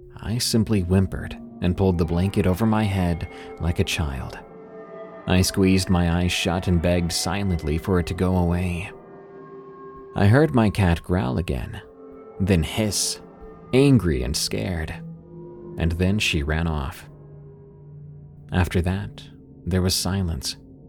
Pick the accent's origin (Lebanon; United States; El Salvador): El Salvador; I have many stories of the paranormal and cryptids from my home country, El Salvador, in Central America.